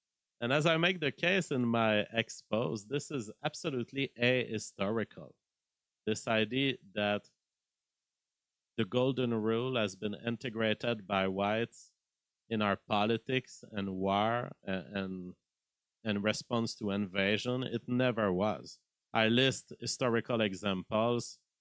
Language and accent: English; Canada; I'm not a member of it because I'm a Canadian.